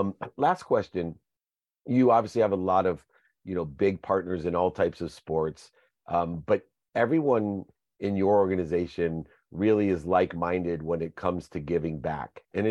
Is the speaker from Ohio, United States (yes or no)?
yes; Akron, Ohio, United States; born there; And I was born in Akron, Ohio, and mom was from Dayton.